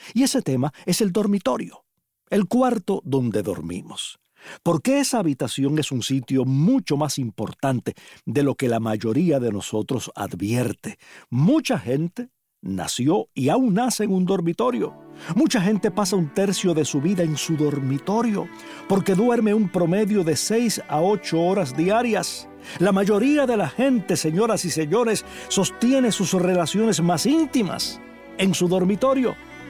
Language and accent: Spanish; Palma Soriano, Santiago de Cuba, Cuba; una vecina de Palma Soriano, mi pueblo.